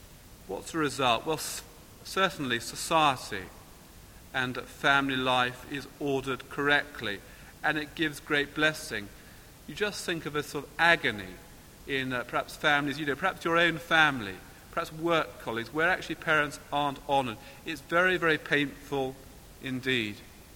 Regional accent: United Kingdom; being British as I am

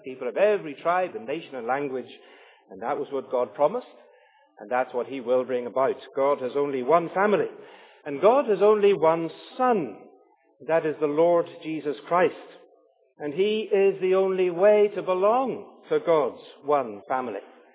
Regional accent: Ireland; which is not bad for me to remember, being an Irishman

